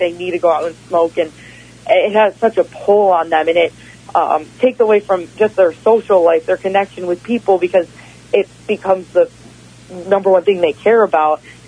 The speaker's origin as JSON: {"language": "English", "region": "Wisconsin", "country": "United States", "tie": "born or raised there"}